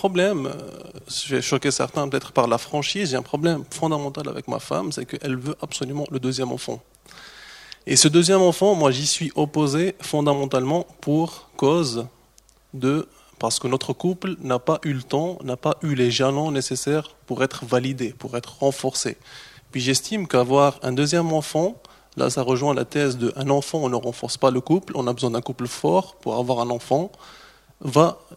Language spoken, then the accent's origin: French; Tunisia; now in Switzerland; je suis tunisien d'origine, ça fait 5 ans que je suis en Suisse